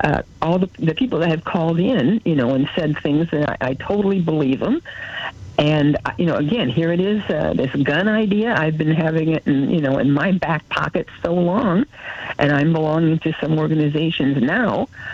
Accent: Indiana, United States; I'm from Indiana, and all of our schools, most of the ones up here in northern Indiana, all the schools started school with about 30 or 40 positions.

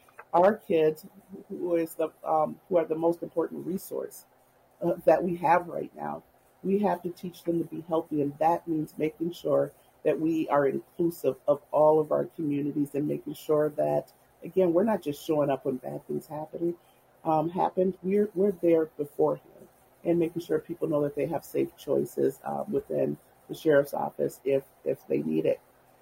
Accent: Minneapolis, Minnesota, United States; And I want to be who me and my siblings needed to see as we grew up again in South Minneapolis.

